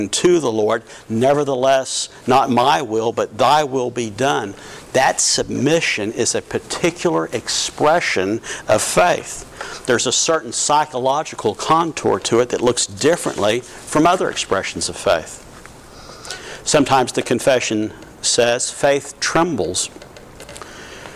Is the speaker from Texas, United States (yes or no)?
yes; Texas, United States; accent: Texas; That's a Texas pronunciation.